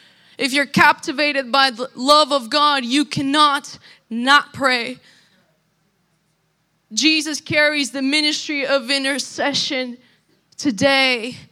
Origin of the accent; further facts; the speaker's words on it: Russia; We would say, we're from Russia